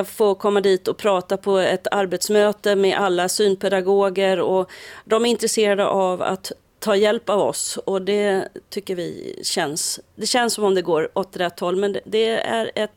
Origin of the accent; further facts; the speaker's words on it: Stockholm, Stockholm County, Sweden; also born or lived in Norrbotten; Jag är ursprungligen ifrån Stockholm och ifrån Norrbotten, så därför har jag inte skånsk dialekt.